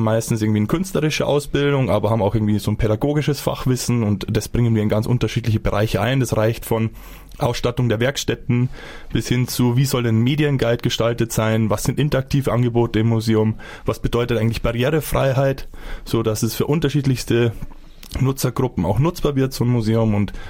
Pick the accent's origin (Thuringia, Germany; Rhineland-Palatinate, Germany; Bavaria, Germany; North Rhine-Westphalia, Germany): Thuringia, Germany; Weimar; Ich komme ebenfalls aus Weimar und bin dort seit 2016 Bauhausagent.